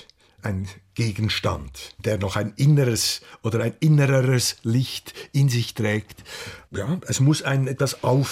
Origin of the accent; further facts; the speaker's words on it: Menziken, Aargau, Switzerland; Das war in Menziken, also da, wo ich aufgewachsen bin.